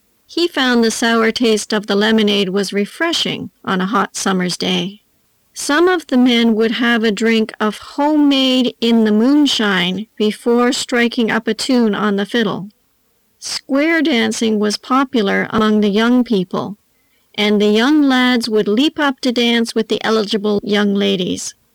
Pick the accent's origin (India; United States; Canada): Canada; I am a Canadian